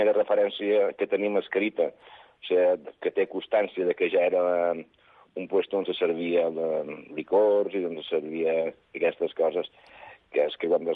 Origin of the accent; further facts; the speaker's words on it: Balearic Islands, Spain; Sí, nosaltres som menorquins